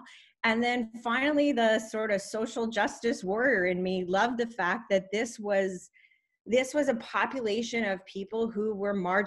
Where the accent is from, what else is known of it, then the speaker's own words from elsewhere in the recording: Canada; I am a Canadian physician